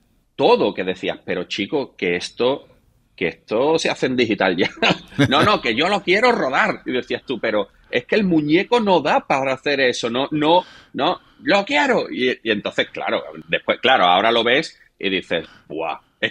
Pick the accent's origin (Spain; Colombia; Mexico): Spain; Cádiz, Andalusia; eran dos de Cádiz haciendo una peli en Francia.